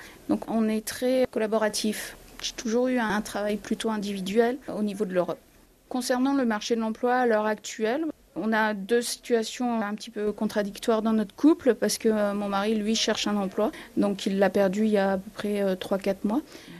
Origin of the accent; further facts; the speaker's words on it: France; now in Canada; Je suis française, mais moi j'ai travaillé beaucoup à Luxembourg dans le domaine de la finance. Donc quand je suis arrivée au Canada